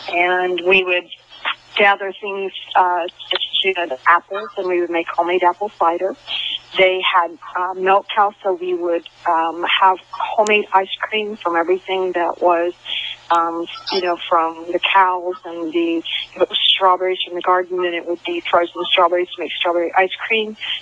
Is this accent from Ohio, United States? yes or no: yes; Chippewa, Ohio, United States; now in Florida, United States; I grew up in Chippewa, Ohio.